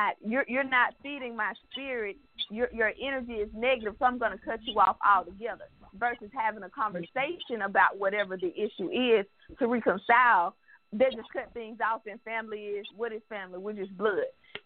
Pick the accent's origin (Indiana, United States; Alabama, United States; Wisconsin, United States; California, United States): Alabama, United States; Pittsview; I know where I grew up in Pittsview, we were all close.